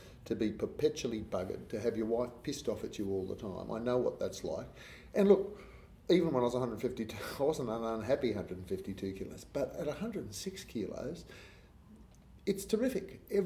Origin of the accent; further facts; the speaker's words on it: Australia; As many Australian blokes, we look at ourselves in the mirror